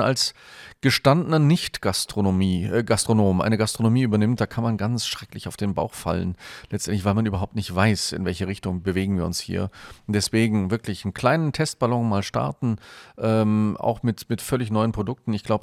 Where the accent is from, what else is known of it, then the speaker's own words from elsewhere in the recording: Northern Germany, Germany; born there; moved away; ich bin gebürtig aus dem Norden und lebe aber schon seit Ewigkeiten hier im Süden, aber dadurch auch immer noch familiäre Kontakte in den Norden.